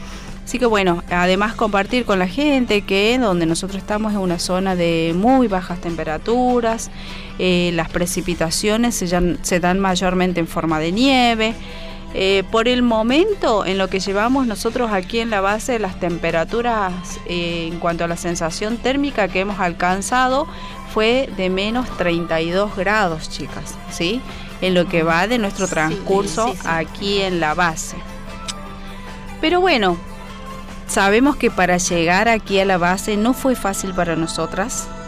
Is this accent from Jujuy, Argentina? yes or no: yes; Jujuy, Argentina; yo soy jujeña